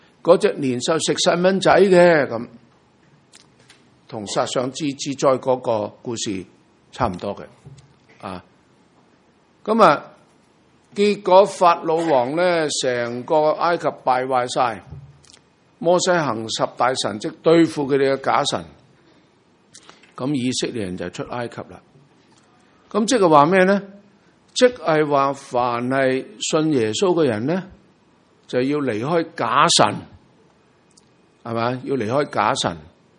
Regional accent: China; 有啲人問我，我哋中國人過新年啊，點解貼啲揮春喺門楣門腔啊

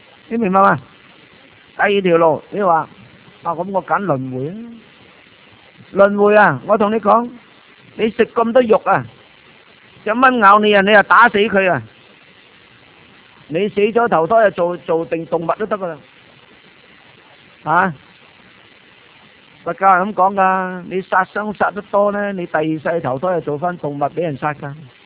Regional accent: China; 我哋信翻我哋中国人自己嘅宗教。

